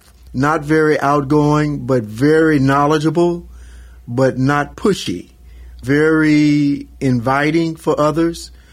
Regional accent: Glen Allen, Mississippi, United States; born there; now in Tulsa, United States; I was born in Glen Allen, Mississippi.

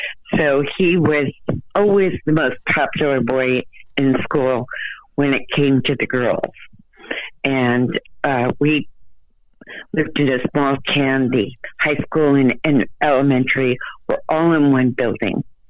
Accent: New York, United States; Actually, I grew up on Long Island, about 50, 60 miles from Manhattan.

